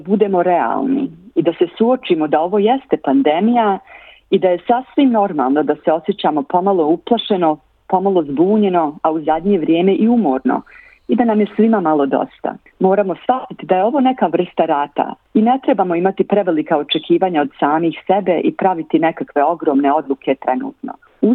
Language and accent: Bosnian; Kozarska Dubica, Republika Srpska, Bosnia & Herzegovina; born there; ja sam rođena u Bosanskoj Dubici u porodici koja mi je uvijek pružala puno ljubavi i topline, kao i većina bosansko-hercegovačkih porodica i porodica bivše Jugoslavije.